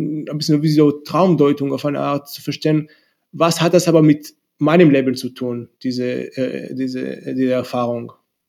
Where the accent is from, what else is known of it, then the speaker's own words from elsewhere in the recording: Israel; German is a second language; also ich komme aus Israel ursprünglich und dann so ein bisschen üblicherweise war ich danach nach dem Militär in Indien